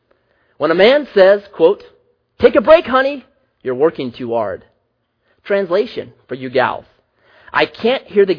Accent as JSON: {"language": "English", "town": "Grants Pass", "region": "Oregon", "country": "United States", "tie": "born or raised there", "said": "When I was growing up, I grew up in Southwest Grants Pass, not the best part of town. Even as kids, we referred to it as Felony Flats."}